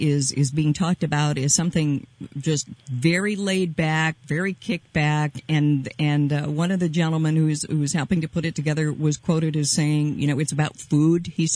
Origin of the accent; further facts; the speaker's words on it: Rochester, Minnesota, United States; Rochester, it's my hometown too, kind of a liberal and progressive community because people come and live there from all over the world.